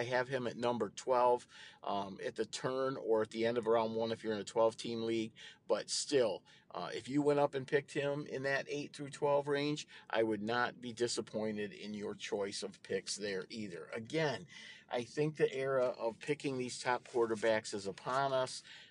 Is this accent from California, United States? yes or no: no; Clinton, Michigan, United States; Matthew Sexton is from my hometown of Clinton, Michigan